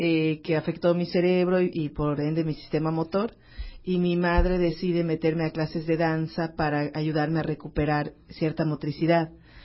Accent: Yucatán, Mexico; para mí es muy importante incluir, como bien dices, los elementos que nos identifican como yucatecos. La manera de hablar, por supuesto

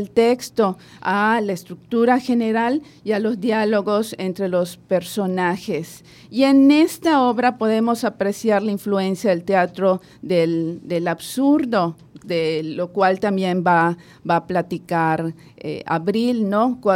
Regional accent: Yucatán, Mexico; las referencias a lo local, lo que nos es próximo como yucatecos.

